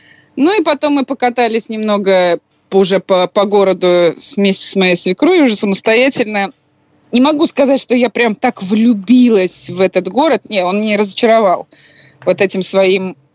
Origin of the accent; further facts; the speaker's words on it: Almetyevsk, Tatarstan, Russia; moved away as an adult; now in Thailand; я уехала из Таиланда в 2013 году, села в своем родном городе из Татарстана, я из Альметьевска